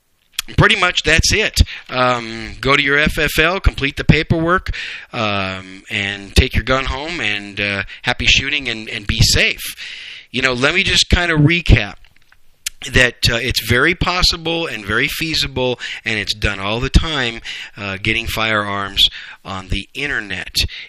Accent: Wisconsin, United States; One of them is my home state of Wisconsin. Those pinheads up there in Cheeseland.

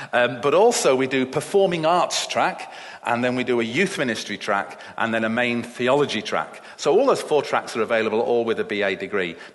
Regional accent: Stockport, North West England, United Kingdom; I grew up in Stockport

